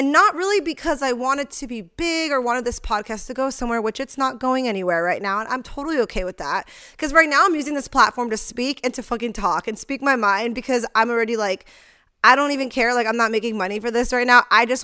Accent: United States; I'm an American citizen. I'm from America. I was raised in the United States.

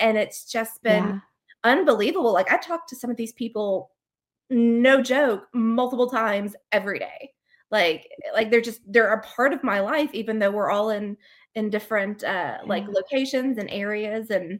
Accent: the South, United States; accent: Southern; And I think my Southern accent won her over, like throwing a couple, like, y'all, and like, whatever.

